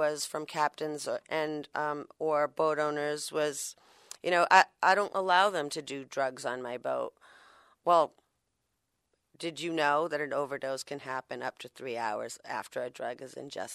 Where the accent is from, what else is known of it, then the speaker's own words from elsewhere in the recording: New Bedford, Massachusetts, United States; Growing up in New Bedford, I didn't know much about fishermen